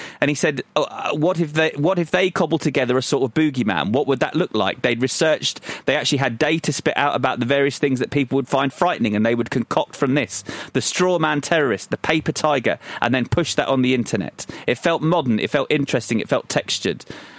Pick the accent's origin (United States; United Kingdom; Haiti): United Kingdom; Croydon, London; So I told Drew that I was from Croydon